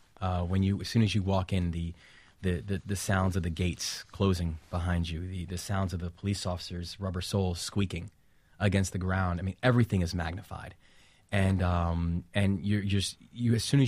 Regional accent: Bronx, New York, United States; the areas that we were growing up in the Bronx during the, you know, mid-late 1980s

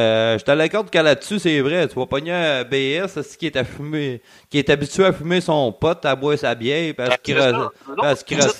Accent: Quebec, Canada; born there; Moi, c'est pas drôle, là, je suis né au Québec

